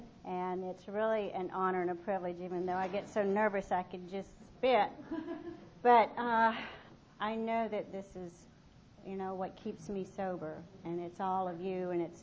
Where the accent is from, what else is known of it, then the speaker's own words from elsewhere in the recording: Columbia, South Carolina, United States; And I grew up in Columbia, South Carolina. I was born with a physical handicap